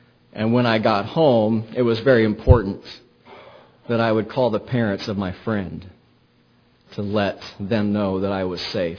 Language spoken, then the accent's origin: English; Woodbine, United States; now in Kansas City, United States; You know, growing up in Woodbine, we locked our doors when we went on vacation.